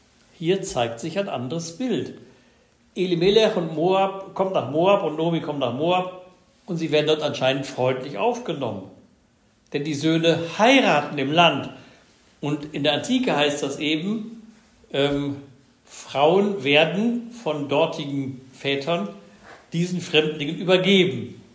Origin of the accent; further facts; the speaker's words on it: Lower Saxony, Germany; In meiner Heimat der Grafschaft Bentheim